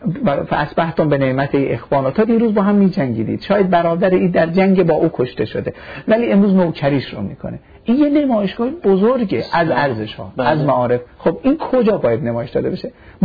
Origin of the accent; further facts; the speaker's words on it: Iran; ما خودم ایرانی هستیم داریم زندگی میکنیم.